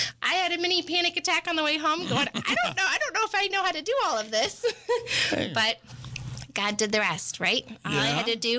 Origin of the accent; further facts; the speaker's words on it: Missouri, United States; I grew up in Missouri, and my relatives were farmers, which is very different than ranching.